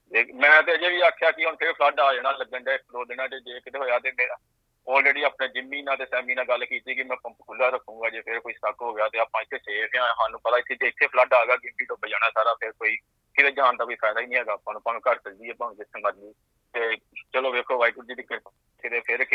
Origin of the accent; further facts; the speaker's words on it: Amritsar, Punjab, India; ਮਾਝੇ ਦਾ ਜੀ, ਮੈਂ ਆਪਣਾ ਰਾਜਸਥਾਨ ਸੀ ਤੋਂ ਬਿਲੋਂਗ ਕਰਦਾ ਜੀ, ਅੰਮ੍ਰਿਤਸਰ ਤੋਂ